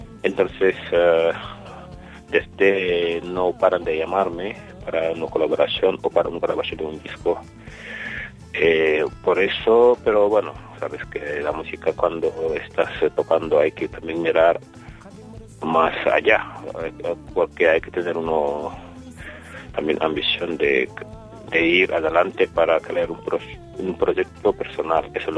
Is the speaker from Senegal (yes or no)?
yes; Dakar, Senegal; moved away as an adult; now in Paris, France; Sí, yo nací en Dakar, también he hecho mis estudios en Dakar.